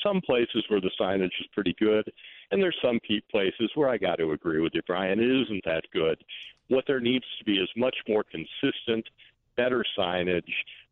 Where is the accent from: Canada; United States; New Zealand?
United States; Chicago, Illinois; I'm a Chicagoan. I'm used to walking around the loop.